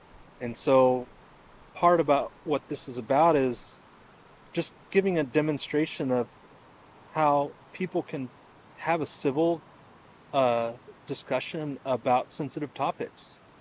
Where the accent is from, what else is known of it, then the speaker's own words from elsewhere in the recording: Victoria, Texas, United States; also born or lived in Kerrville; I did some growing up in Victoria, Texas. Do you know where that is?